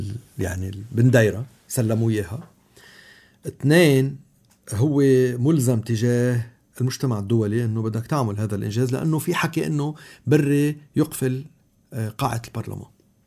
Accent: Lebanon; أنا وياك نحن لبنانية ومسيحية وموارنة، وأنا وياك من زيت الضيعة

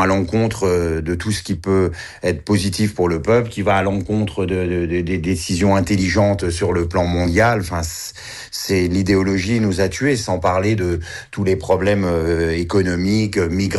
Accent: France; Mais ici, chez nous, en France, c'est terminé.

